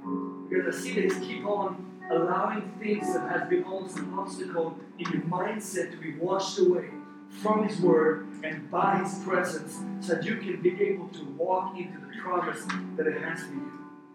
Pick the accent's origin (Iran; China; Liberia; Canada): Iran; English is a second language; now in United States; I'm from Iran. He called me to be a minister in the United States of America.